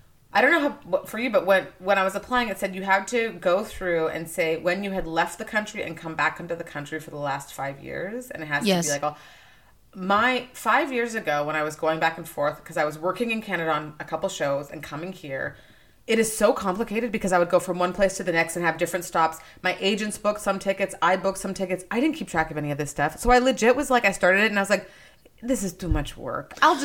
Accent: Nigeria; born there; I was born in Nigeria.

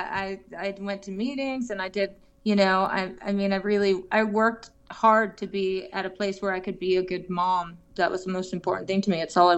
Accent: Massachusetts, United States; Oh, yeah, yeah, yeah. I grew up in Massachusetts.

